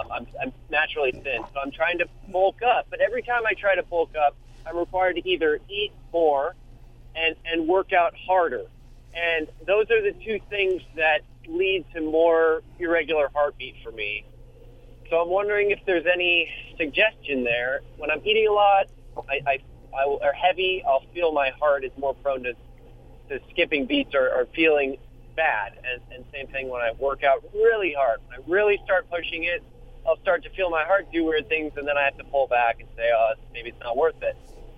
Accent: California, United States; I'm from California. I was kind of raised on it.

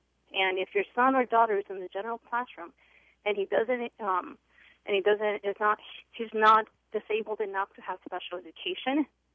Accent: Ames, Iowa, United States; Oh, well, my experience is I am from Ames

